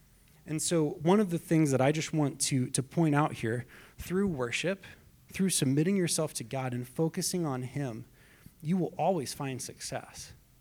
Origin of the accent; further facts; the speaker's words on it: Arkansas, United States; I'm from Arkansas, so I do love watching the U of A play.